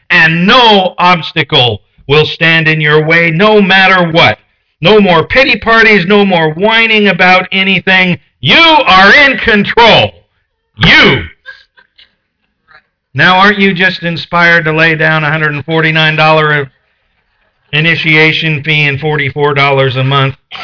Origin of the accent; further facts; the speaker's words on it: Portland, United States; my hometown, growing up in Portland